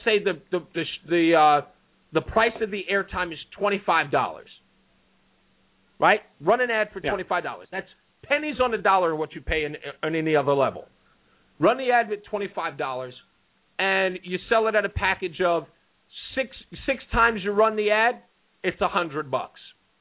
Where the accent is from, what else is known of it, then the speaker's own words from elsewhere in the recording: South Carolina, United States; I said, man, I'm from South Carolina, man.